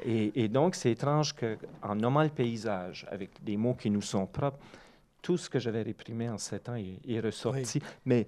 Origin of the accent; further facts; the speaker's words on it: Rivière-Verte, New Brunswick, Canada; Moi, je viens des Appalaches, comme tu disais, Rivière-Verte, c'est sur la frontière du Québec et des États-Unis.